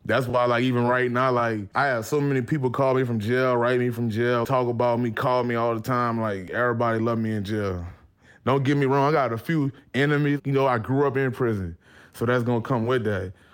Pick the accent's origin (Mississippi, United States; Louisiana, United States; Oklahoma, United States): Louisiana, United States; born there; And I was born in Louisiana.